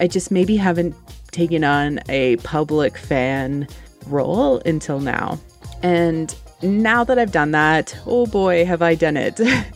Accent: Canada; growing up in Canada

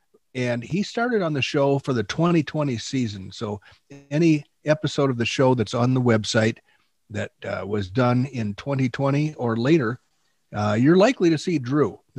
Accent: England, United Kingdom; Irishman, but I'm not Irish, though. I'm English.

